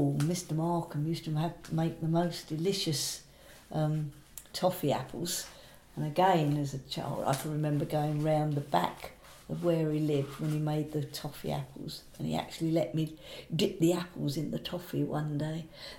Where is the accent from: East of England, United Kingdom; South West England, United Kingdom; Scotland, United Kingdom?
East of England, United Kingdom; Maldon; growing up in Maldon